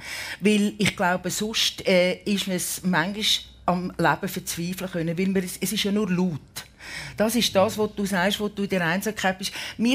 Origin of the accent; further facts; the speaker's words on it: Küsnacht, Zurich, Switzerland; now in Feusisberg, Switzerland; von Küsnacht, damals, wo ich aufgewachsen bin, irgendwo lustigerweise auf Feusisberg, wo ich heute wohne.